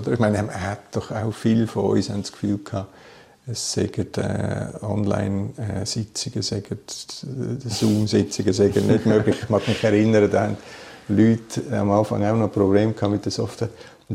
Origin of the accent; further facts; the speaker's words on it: Bern, Switzerland; weil auch für mich als Berner nicht die Reise nach Zürich.